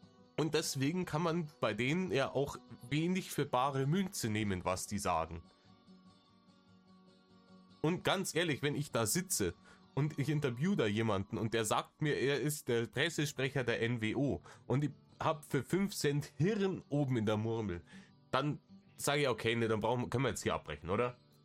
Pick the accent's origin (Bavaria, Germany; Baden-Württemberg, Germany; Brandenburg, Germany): Bavaria, Germany; aber bei uns in Bayern ist bombastisches Wetter angesagt für dieses Wochenende.